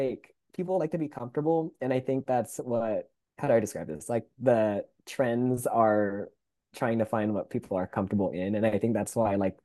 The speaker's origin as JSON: {"language": "English", "region": "California", "country": "United States", "tie": "born or raised there", "said": "I did. I was born and raised down here. I moved up to Long Beach for college"}